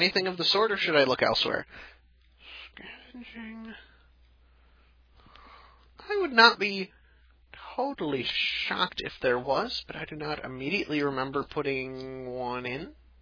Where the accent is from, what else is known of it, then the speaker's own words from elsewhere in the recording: Wisconsin, United States; We're not talking about the kind of shotguns that one would find where I grew up in Wisconsin for hunting deer.